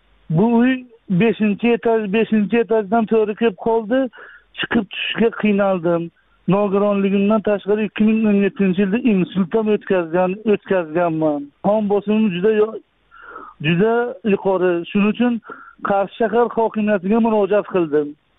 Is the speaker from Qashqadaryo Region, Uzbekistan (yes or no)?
yes; Koson, Qashqadaryo Region, Uzbekistan; born there; Men 1977 yil Koson tumanida tug'ilganman.